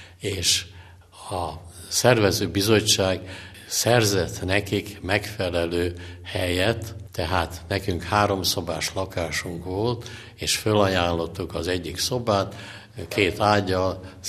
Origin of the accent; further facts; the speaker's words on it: Budapest, Hungary; born there; Én Pesten születtem